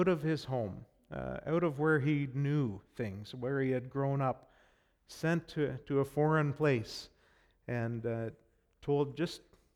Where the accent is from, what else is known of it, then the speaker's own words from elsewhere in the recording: Cobourg, Ontario, Canada; born there; I went to church for 9 months before I was born in Cobourg, Ontario, at the Alliance Church there.